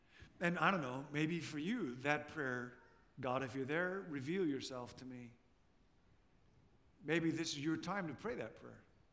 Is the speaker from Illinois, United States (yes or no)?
yes; Rockford, Illinois, United States; A number of years ago, I went back to my hometown. I'm from Rockford, Illinois.